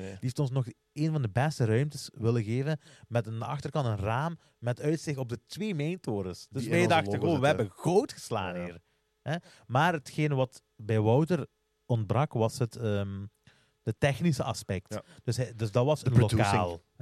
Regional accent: Houthalen, Flanders, Belgium; Ja, want ik ben van Houthalen. We zijn altijd van Houthalen.

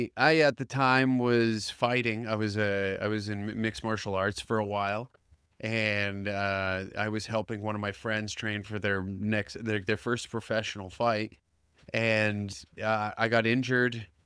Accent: Taber, Alberta, Canada; moved away; Because I'd moved away from my hometown, Taber, Alberta. So I'm away from my friends

